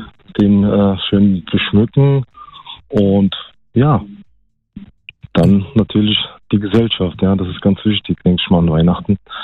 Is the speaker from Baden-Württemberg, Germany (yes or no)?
no; Siegburg, North Rhine-Westphalia, Germany; moved away as an adult; now in Wiesbaden, Germany; Ich bin beruflich vor kurzem nach Wiesbaden gezogen und bin ursprünglich aus Siegburg.